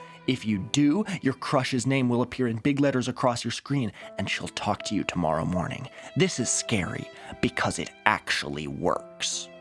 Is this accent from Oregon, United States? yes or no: yes; Oregon, United States; although growing up in Oregon, I remember getting a fair few chain letters with a mawkish pro-environment fable as well.